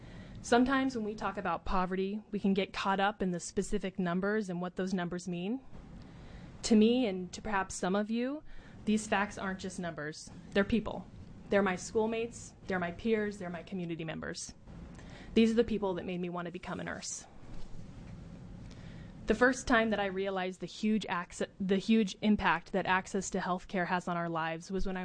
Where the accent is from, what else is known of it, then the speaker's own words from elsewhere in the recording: Toledo, Oregon, United States; I grew up in Toledo, a little town on the Oregon coast. I really enjoyed small town life